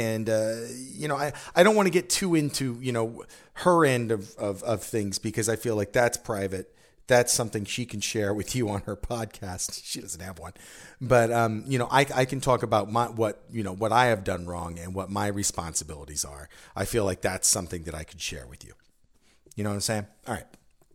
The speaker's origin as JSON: {"language": "English", "town": "Stockton", "region": "California", "country": "United States", "said": "our connection is we're both from Stockton."}